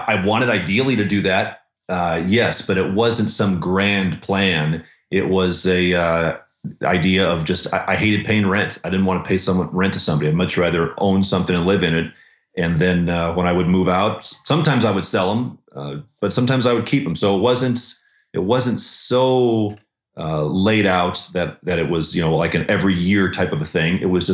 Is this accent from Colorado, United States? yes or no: yes; Denver, Colorado, United States; also born or lived in Arizona; I'm from the Denver area here, but I moved out to Arizona for a period of time.